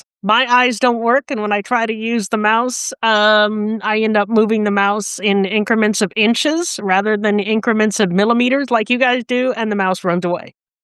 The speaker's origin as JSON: {"language": "English", "region": "California", "country": "United States", "tie": "born or raised there", "said": "So I was born in California, born and raised in California."}